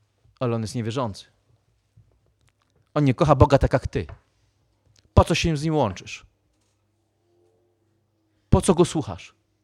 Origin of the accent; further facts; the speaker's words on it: Pruszków, Masovian Voivodeship, Poland; born there; Urodziłem się w Pruszkowie. Czy coś z Pruszkowa może być dobrego?